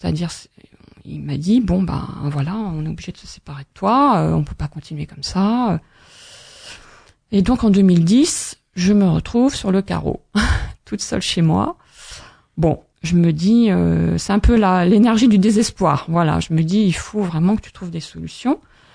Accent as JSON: {"language": "French", "region": "Brittany", "country": "France", "tie": "born or raised there", "said": "j'étais en vacances en Bretagne, donc c'est mon... C'est mon pays d'origine, c'est ma terre natale."}